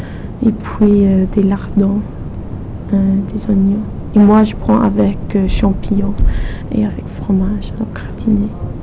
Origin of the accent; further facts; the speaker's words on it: Germany; first language German; French is a second language; now in France; Je suis venue d'Allemagne